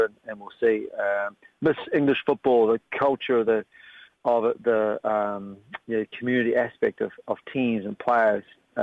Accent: New Zealand; now in United States; I'm a New Zealander and was born up there and lived for worked there for a number of years before moving then obviously to the States.

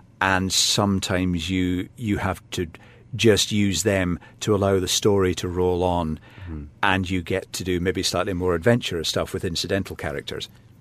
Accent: Glasgow, Scotland, United Kingdom; I remember about four names growing up in Glasgow in the 60s and 70s.

